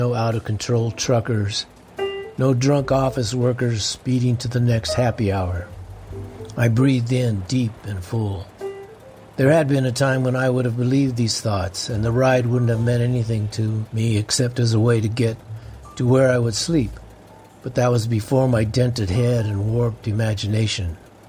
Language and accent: English; Florence, Colorado, United States; when I reflect on growing up in Florence, sometimes it's very idyllic. You know, it's country, it's rural, it's quiet, it's natural. We grew up along the river.